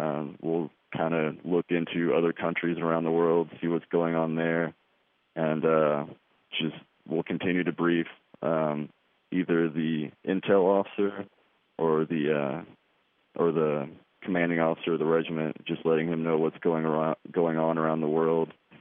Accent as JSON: {"language": "English", "town": "Paris", "region": "Texas", "country": "United States", "said": "Yeah, we worked, we're from Paris, Texas."}